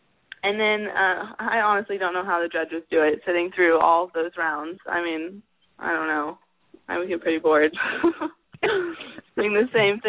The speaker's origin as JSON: {"language": "English", "town": "Tulsa", "region": "Oklahoma", "country": "United States", "said": "Yes, I am."}